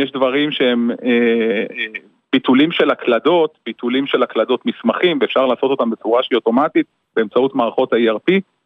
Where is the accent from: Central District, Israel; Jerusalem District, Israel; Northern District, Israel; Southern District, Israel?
Northern District, Israel; Kiryat Shmona; now in Misgav, Israel; אני גם בן קריית שמונה במקור, וגם גר במשגב שבלב הגליל.